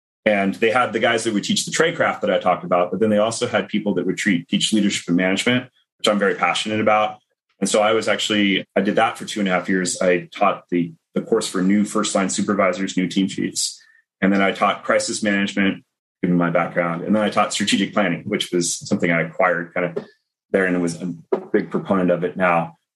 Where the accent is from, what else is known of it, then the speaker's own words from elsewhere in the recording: West Coast, United States; You know, I grew up on the West Coast, lived on the East Coast.